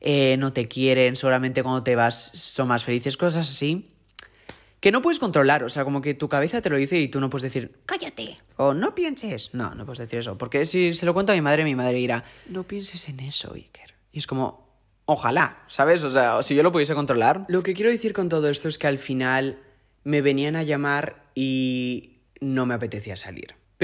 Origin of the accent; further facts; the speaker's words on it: Mexico; now in Spain; yo cuando vine de México a España, sí, sí había nacido en España y de verano siempre venía a España también e iba al pueblo